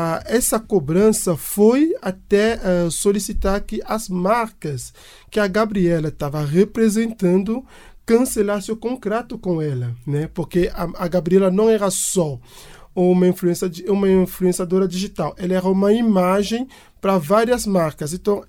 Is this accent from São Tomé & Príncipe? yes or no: no; Cameroon; Portuguese is a second language; now in Brazil; Sou camaronês, né? O sotaque deve ter entregado aí. Sou camaronês e estou no Brasil há 10 anos.